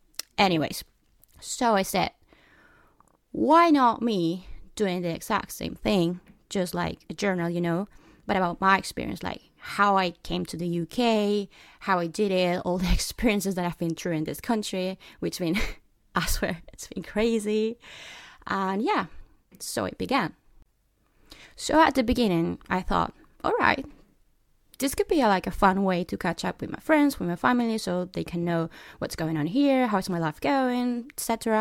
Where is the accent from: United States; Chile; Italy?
Chile; English is a second language; I'm from Chile, that is in South America.